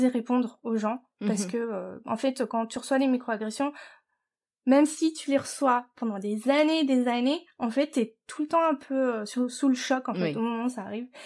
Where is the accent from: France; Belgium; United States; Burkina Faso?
France; Paris, Île-de-France; Et là, je fais, je le regarde et tout, et je fais, ouais, je viens de Paris.